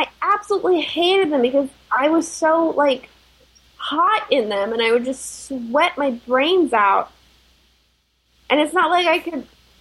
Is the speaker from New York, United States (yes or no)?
yes; Manhattan, New York, United States; I'm a Manhattanite. I'm not going to say, what do I know? I'm a New Yorker, because that's your line